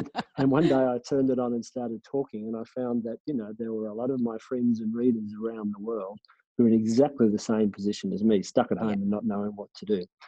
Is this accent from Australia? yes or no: yes; Australia; because I am an Aussie writing books